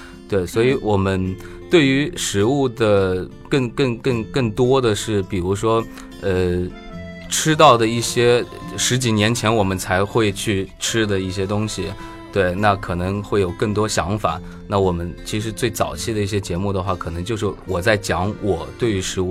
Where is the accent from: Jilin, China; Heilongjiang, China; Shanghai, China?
Shanghai, China; 因为我小时候从小在上海长大的，对，我们就住在那个静安区的那个特别小的那种棚户区里面